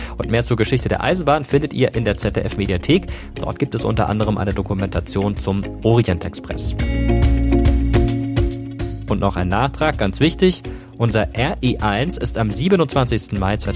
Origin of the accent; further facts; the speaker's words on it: Karlsruhe, Baden-Württemberg, Germany; Du könntest auch nach Karlsruhe fahren, meine Heimatstadt. Sehr schöne Stadt, kann man sich anschauen.